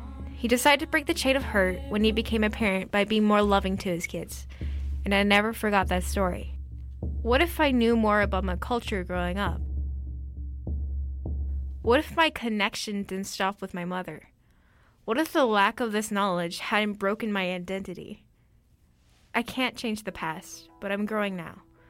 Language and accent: English; Saskatchewan, Canada; I'm from the Key First Nation. I am Métis, Cree, and Soto.